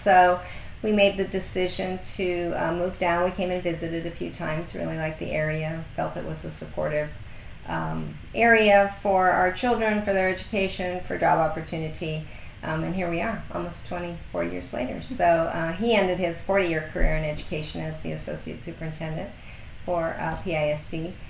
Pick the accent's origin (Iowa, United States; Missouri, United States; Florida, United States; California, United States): Iowa, United States; also born or lived in Nebraska / Minnesota; Grew up in Iowa and Nebraska. My husband went to college in Minnesota, so we were high school sweethearts.